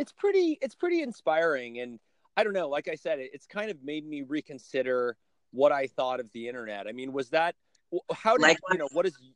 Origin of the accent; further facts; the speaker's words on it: Nebraska, United States; now in Los Angeles, United States; So I'm originally from Nebraska, and usually bands in the Midwest.